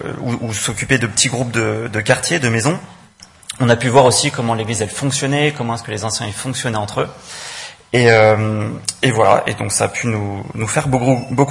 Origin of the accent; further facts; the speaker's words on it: Grenoble, Auvergne-Rhône-Alpes, France; now in Lyon, France; moi, j'ai grandi à Grenoble, donc je m'étais fait baptiser dans une église là-bas, et je suis arrivé en 2015 à Lyon dans cette église